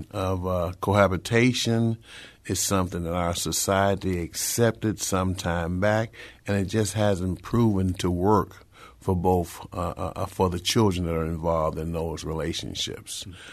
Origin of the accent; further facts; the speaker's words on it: Rochester, New York, United States; also born or lived in Memphis, Tennessee; I was born in Memphis, Tennessee, in the 50s and the 60s with segregation. My parents did, like a lot of African Americans did, they migrated to the north, moving us to Rochester, New York.